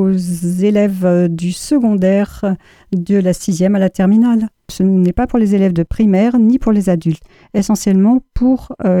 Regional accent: France; Ah non, je l'attendais cette question. Je suis française.

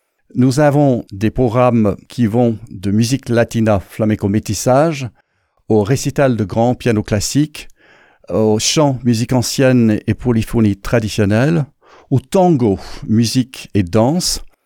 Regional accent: United States; moved away as an adult; now in France; Je suis pianiste et compositeur d'origine américaine. Je suis arrivé dans cette région du Comminges il y a une dizaine d'années

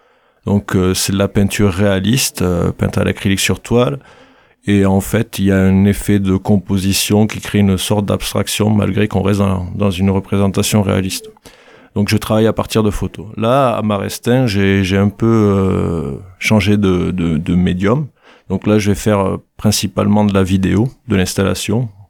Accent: Revel, Occitanie, France; Moi, j'habite à Toulouse, et j'ai grandi dans une ville de la Haute-Garonne qui s'appelle Revette.

